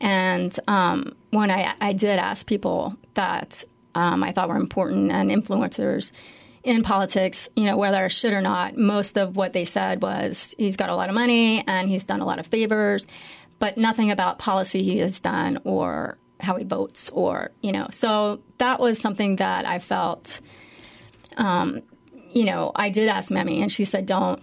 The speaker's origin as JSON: {"language": "English", "town": "Lafayette", "country": "United States", "tie": "born or raised there", "also_born_or_lived": "New York", "said": "when we moved from New York, we were had our kids in public schools. And coming here, we moved for the quality of life to Lafayette, to my hometown"}